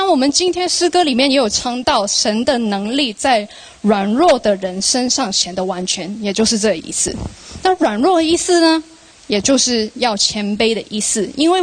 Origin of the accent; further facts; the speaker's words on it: Hong Kong; first language Cantonese; Chinese is a second language; 因为我是香港人，就是我本来是讲广东话的。